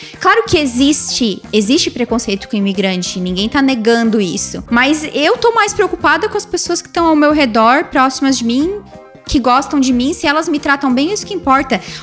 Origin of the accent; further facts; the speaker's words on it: Brazil; Portuguese is a second language; now in New York, United States; Ah, é porque eu sou brasileira. Ah, é porque eu não sou daqui. Ah, é porque eu não sou americana nata. É porque eu não falo inglês como minha primeira língua.